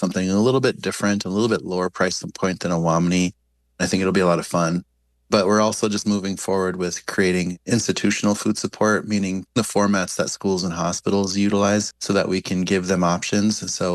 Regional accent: Pine Ridge, South Dakota, United States; especially, you know, in places like where I grew up on Pine Ridge, where we just have, you know, we're dotted with a few gas stations

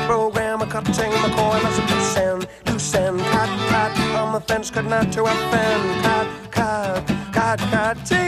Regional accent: South Africa; accent: American; But I really, like with my accent, I'm really probably much more American than I am.

